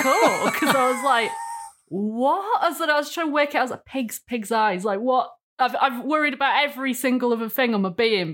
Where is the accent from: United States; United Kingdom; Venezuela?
United Kingdom; Louth, East Midlands; I'm from Louth in Lincolnshire. It's a little market town.